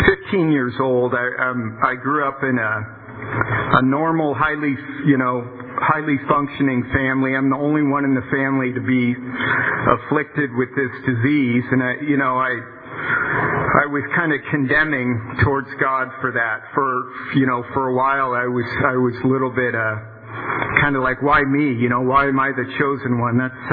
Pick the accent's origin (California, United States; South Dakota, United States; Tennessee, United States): California, United States; But I have two brothers and a sister, and I grew up in the Bay Area, and there are no drugs or alcohol or abuse issues in my family growing up